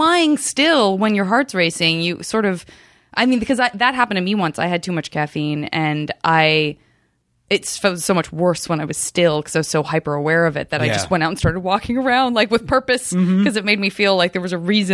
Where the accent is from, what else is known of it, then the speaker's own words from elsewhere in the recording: Arizona, United States; You know, I'm from Arizona.